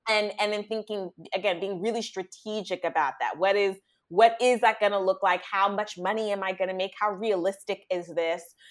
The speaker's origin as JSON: {"language": "English", "town": "San Diego", "region": "California", "country": "United States", "tie": "born or raised there", "said": "I am a Cali girl through and through. Born and raised in San Diego. And I went to University of California, Santa Barbara."}